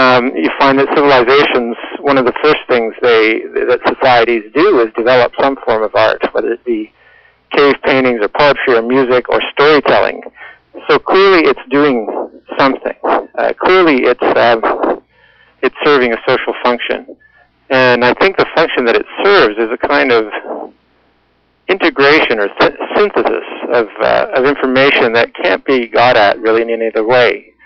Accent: Ontario, Canada; In my hometown in Ontario, it was always Fratarkinjeli.

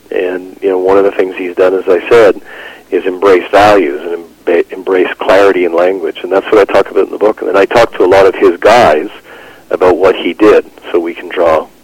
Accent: Alberta, Canada; I defended my party growing up in Alberta. You know, I'm as hardcore as I get, an Alberta Liberal.

